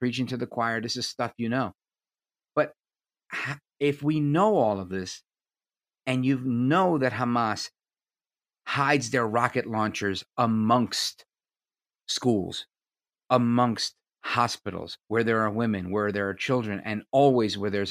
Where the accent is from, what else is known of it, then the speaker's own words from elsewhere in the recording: United States; I'm an American and my country is allied with Israel.